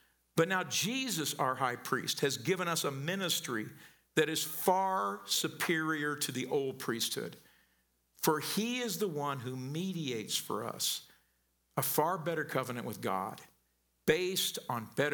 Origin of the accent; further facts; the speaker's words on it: Missouri, United States; This is a bad example, but y'all know I grew up in Southern Missouri, right? And in a small town in Southern Missouri on a Friday night, what do?